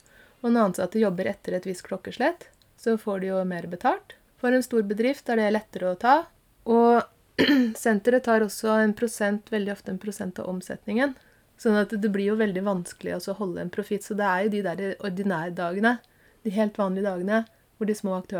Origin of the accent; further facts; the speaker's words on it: Lillestrøm, Akershus, Norway; Og for eksempel, jeg kommer jo fra Lillestrøm